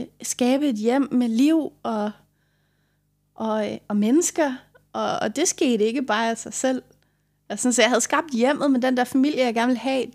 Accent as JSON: {"language": "Danish", "town": "Frederikssund", "region": "Capital Region of Denmark", "country": "Denmark", "also_born_or_lived": "Copenhagen", "said": "Jeg kommer fra Frederikssund."}